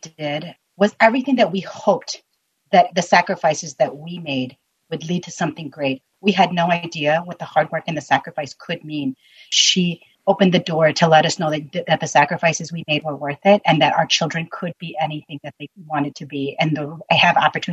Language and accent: English; United States; I was a first generation immigrant here. And as a girl growing up in America, I had to lie to play sports.